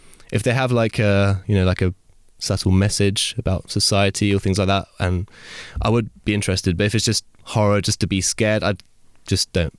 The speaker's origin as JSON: {"language": "English", "region": "Île-de-France", "country": "France", "tie": "born or raised there", "said": "In the suburbs of Paris."}